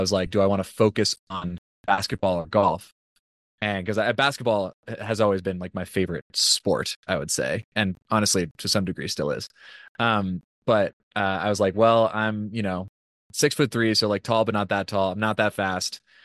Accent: Washington, United States; So I grew up in Washington State, and we spent a lot of time, I would say, camping as a kid.

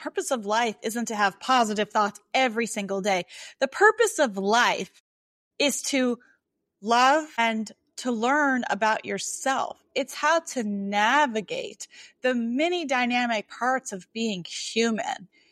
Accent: Deep South, United States; I was born and raised in the Deep South.

